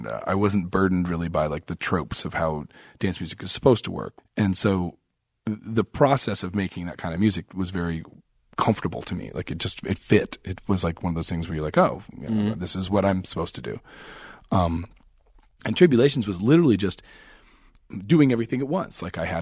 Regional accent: Canada; Oh, no, those are – I'm Canadian. We're not American.

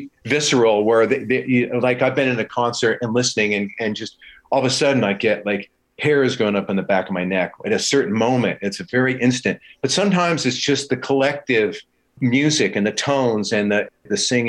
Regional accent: Los Angeles, California, United States; And that's my hometown, LA.

